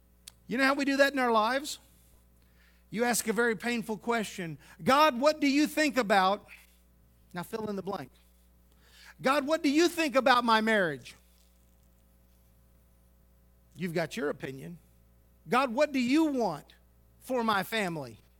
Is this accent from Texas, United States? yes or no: yes; Houston, Texas, United States; Now, I grew up in Houston, but I spent my summers with my grandparents in the country.